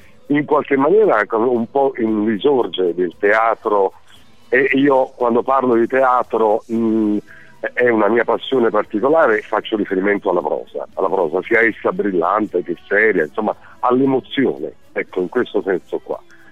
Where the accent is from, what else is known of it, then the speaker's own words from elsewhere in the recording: Naples, Campania, Italy; now in Rome, Italy; Io sono napoletano, come abbiamo appena detto, e qui a Roma non avevo parenti o amici